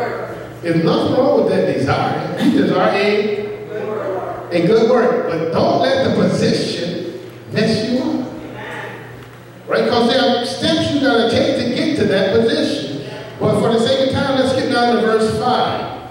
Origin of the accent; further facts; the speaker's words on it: Nassau, New Providence, Bahamas; I'm from Nassau. Can I just use my own speech?